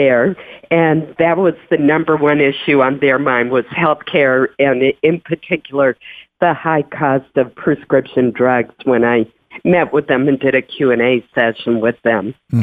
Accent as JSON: {"language": "English", "town": "Caribou", "region": "Maine", "country": "United States", "tie": "born or raised there", "said": "I'm always glad to be in my hometown"}